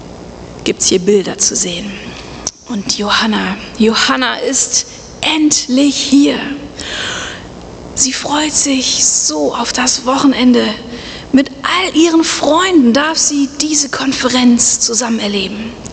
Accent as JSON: {"language": "German", "town": "Velbert", "region": "North Rhine-Westphalia", "country": "Germany", "tie": "born or raised there", "also_born_or_lived": "Essen", "said": "geboren bin ich in Essen. Meine beiden Eltern sind Uressener, wohnen auch schon seit 45 Jahren in Velbert. Da bin ich groß geworden."}